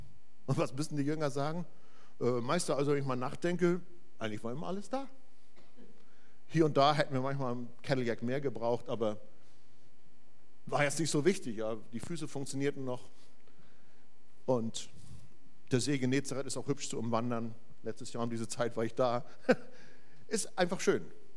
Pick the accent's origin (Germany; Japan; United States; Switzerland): Germany; Magdeburg, Saxony-Anhalt; Ich komme aus Ostdeutschland, ich komme aus Magdeburg.